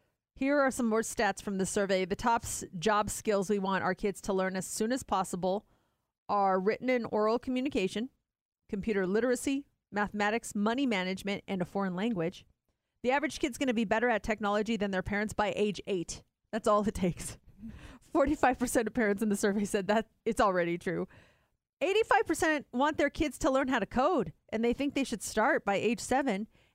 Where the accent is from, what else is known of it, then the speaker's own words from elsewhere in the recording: Colorado, United States; In my home state of Colorado, the signature snack is jerky.